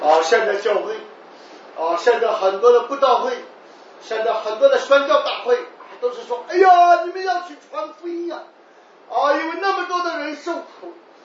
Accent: China; 我们说一般的我们中国人的圣餐办的都是追悼会。

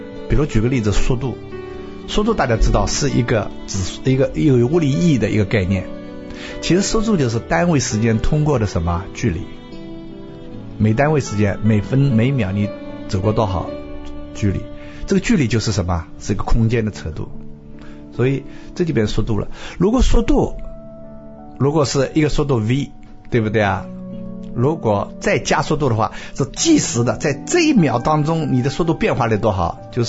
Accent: China

